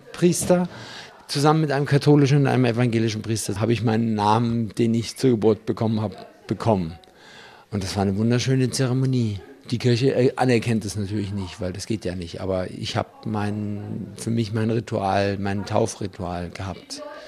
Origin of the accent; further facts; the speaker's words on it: Southern Germany, Germany; Ich bin in Süddeutschland groß geworden.